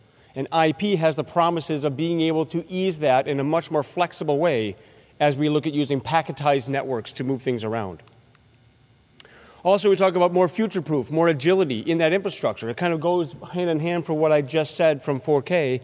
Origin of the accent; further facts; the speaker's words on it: Madison, Wisconsin, United States; For those of you who know me, you know that I'm actually from Wisconsin, right here in Madison.